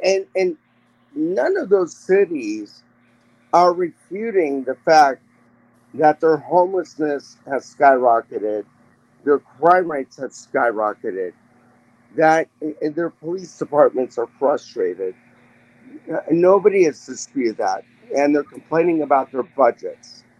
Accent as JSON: {"language": "English", "town": "Los Angeles", "region": "California", "country": "United States", "also_born_or_lived": "East Coast / Dallas, Texas", "said": "because you know I'm from Los Angeles, right?"}